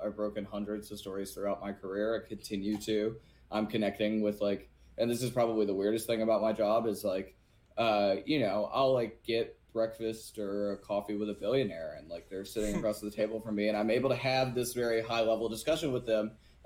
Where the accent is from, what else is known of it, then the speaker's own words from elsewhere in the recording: Atlanta, Georgia, United States; I grew up in Atlanta, Georgia, in a not so well off family